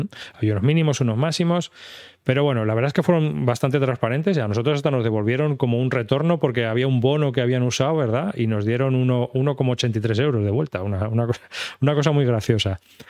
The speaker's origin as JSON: {"language": "Spanish", "town": "Madrid", "region": "Community of Madrid", "country": "Spain", "said": "Bueno, yo soy de Madrid, ya sabes que la J"}